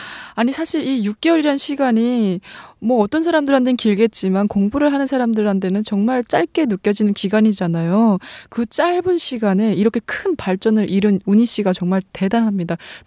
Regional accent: North Korea; now in South Korea; 사실 저도 같은 탈북민으로서

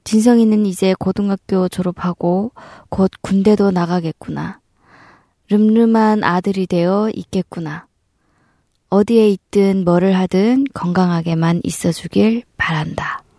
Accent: Hamhung, South Hamgyong, North Korea; moved away as an adult; now in South Korea; 저는 함흥에서 온 … 한국에 온 지는 10년 됩니다.

